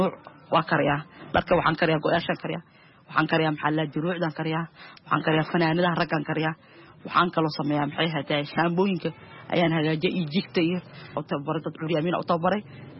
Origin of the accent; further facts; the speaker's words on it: Mogadishu, Banaadir, Somalia; moved away; aniga waxaan ka soo qaxay xamar waxaan ku dhashay degmada Shibis yaqshidno ku soo barbaaray